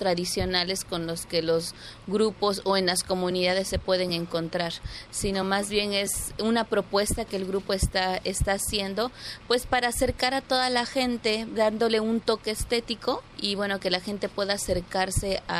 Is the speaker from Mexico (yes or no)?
yes; Córdoba, Veracruz, Mexico; bueno, nosotros venimos de Córdoba es la ciudad, Veracruz es el estado